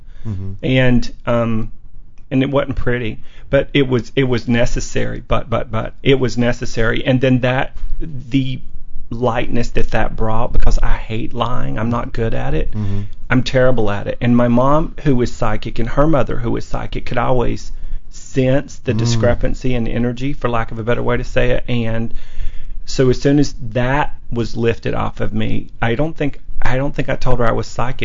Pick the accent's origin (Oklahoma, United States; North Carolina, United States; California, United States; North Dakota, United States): North Carolina, United States; So I grew up in North Carolina, and with the outhouse and no running water.